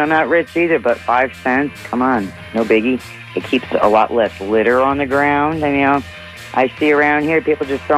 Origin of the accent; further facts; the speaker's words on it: New York, United States; now in Bradenton, United States; I'm from New York. We recycled aluminum and glass and plastic up there. Down here, I was pretty shocked that Florida didn't do much of that.